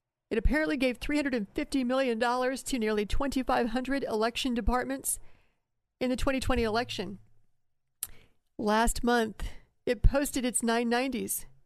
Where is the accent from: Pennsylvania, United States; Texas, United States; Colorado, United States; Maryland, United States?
Texas, United States; As a Texan, I know about EF3s. We had a doozy rip through our neighborhood, a couple years ago.